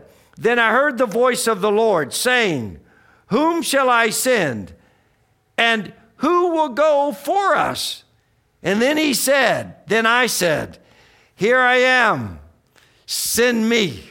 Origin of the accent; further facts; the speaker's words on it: Atlanta, Georgia, United States; now in Weaverville, United States; moved to Weaverville, North Carolina, where the cows live out there in the pasture. And, you know, I came from Atlanta, so, you know, having cows in the backyard was kind of funny to me